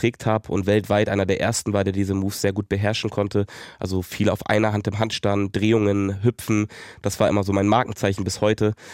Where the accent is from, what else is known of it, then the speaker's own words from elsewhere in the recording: Hamburg, Germany; Ich bin in Schnelsen aufgewachsen und auch in einem recht guten Viertel.